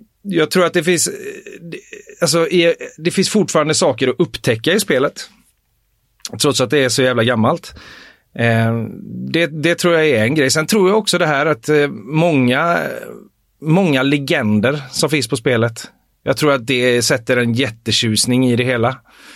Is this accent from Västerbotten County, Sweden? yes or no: no; Älvängen, Västra Götaland County, Sweden; det var ju alltså jag växte upp i Älvängen.